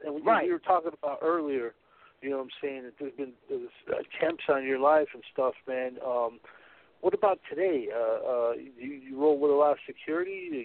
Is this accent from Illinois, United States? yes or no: yes; Illinois, United States; No, I'm from Illinois.